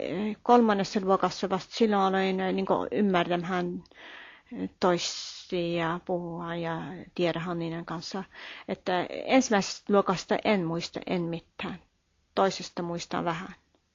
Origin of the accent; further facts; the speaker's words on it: Norway; Minä olen kotoisin tuolta Mouruniemestä. Mouruniemi on 19 kilometriä Pysyövestä ulospäin.